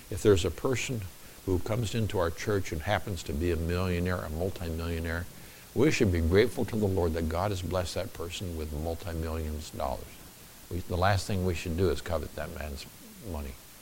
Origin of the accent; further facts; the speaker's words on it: United States; Nowadays, as an American, they won't let you in there at all.